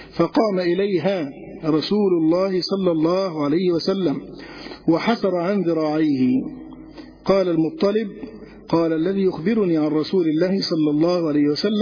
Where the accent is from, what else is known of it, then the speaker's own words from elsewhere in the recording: Egypt; عندنا في مصر